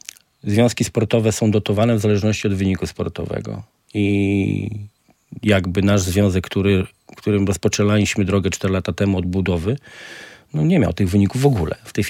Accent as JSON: {"language": "Polish", "town": "Radlin", "region": "Silesian Voivodeship", "country": "Poland", "tie": "born or raised there", "said": "ja prowadziłem sobie wybraną grupę, którą sobie sprowadziłem z moich rodzinnych stron, czyli z Radlina do Gdańska."}